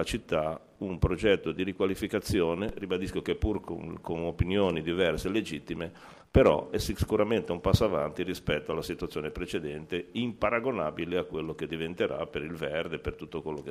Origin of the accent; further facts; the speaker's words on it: Genoa, Liguria, Italy; Visto che tutti siamo genovesi, tutti vogliamo bene la nostra città